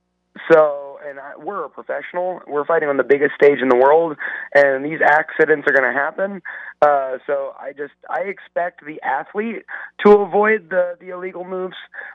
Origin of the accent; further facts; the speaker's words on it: United States; being an American fighter, my own country does not get behind their fighters as strongly as like Ireland and Russia and England.